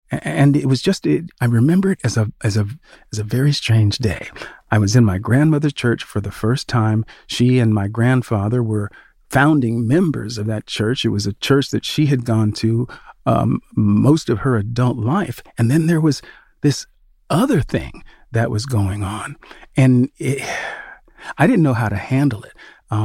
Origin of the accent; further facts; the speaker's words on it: Sacramento, California, United States; Not the home I grew up in Sacramento, but Amami's house.